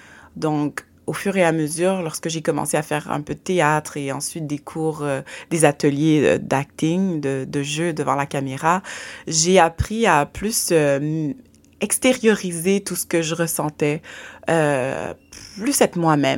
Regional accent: Montreal, Quebec, Canada; also born or lived in Haiti; Je suis née en Haïti et je suis arrivée au Canada, j'avais à peu près 6 ou 7 ans, mais j'ai grandi à Montréal.

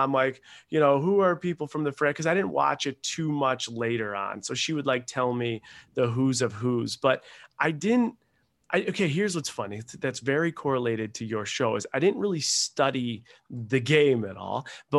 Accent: Buffalo, New York, United States; born there; I was born in Buffalo, New York

